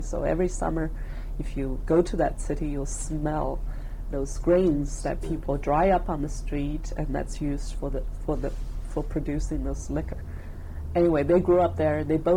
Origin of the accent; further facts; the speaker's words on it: Chongqing, China; born there; English is a second language; I was born in China, Sichuan province. The city I was born in is Chongqing.